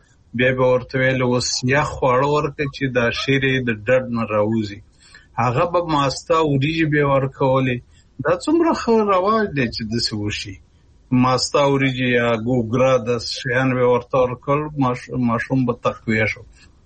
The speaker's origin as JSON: {"language": "Pashto", "region": "Kunar", "country": "Afghanistan", "tie": "born or raised there", "said": "زه په کنړ کې لوی شوی یم،"}